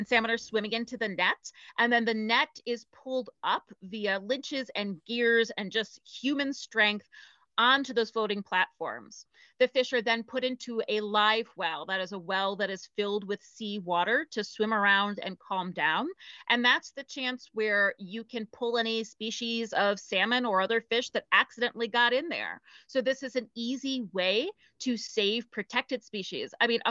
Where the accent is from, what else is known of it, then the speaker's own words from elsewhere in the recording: Ohio, United States; I'm from Ohio originally, so we know corn out there.